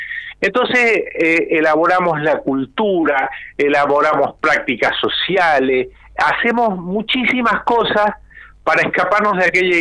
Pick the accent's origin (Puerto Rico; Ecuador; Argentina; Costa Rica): Argentina; San Juan; now in San Luis, Argentina; Estoy hablando, estamos en San Luis, ¿ok? Yo hace muchos años que vivo acá, pero vengo de San Juan